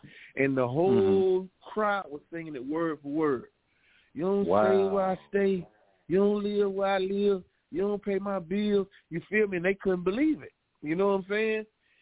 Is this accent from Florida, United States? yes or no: yes; Panama City, Florida, United States; Because keep in mind, I'm from Panama City, Florida. You know what I'm saying? You know, growing up, I don't know nobody from my city that's in the NBA